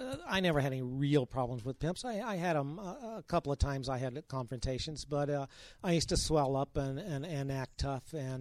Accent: Midwest, United States; Well, once again, I'm from the Midwest, you know.

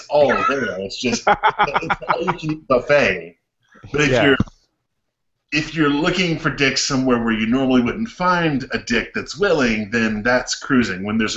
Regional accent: Columbus, Georgia, United States; like in my hometown of Columbus, Georgia, they still have the old signs posted

